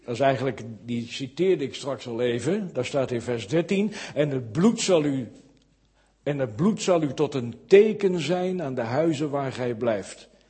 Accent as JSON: {"language": "Dutch", "town": "Kampen", "region": "Overijssel", "country": "Netherlands", "said": "wij komen uit Kampen, daar wonen we"}